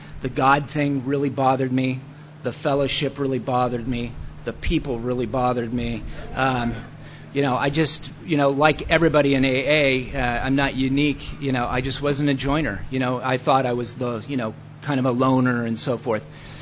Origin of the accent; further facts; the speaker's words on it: Portland, Oregon, United States; I'm from Portland originally, but I ended up down there.